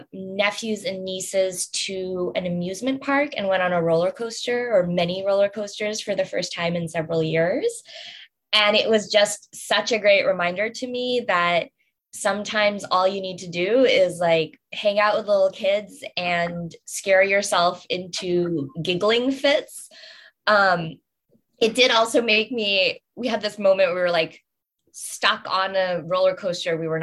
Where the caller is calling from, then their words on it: Oakland, California, United States; I am coming today from Ohlone land, otherwise known as Oakland, California.